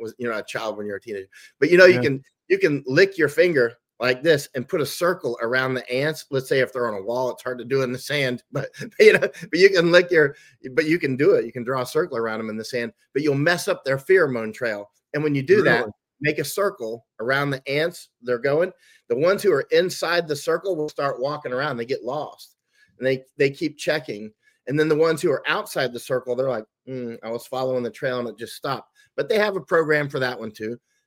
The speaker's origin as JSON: {"language": "English", "region": "Florida", "country": "United States", "tie": "born or raised there", "said": "I grew up in Florida too."}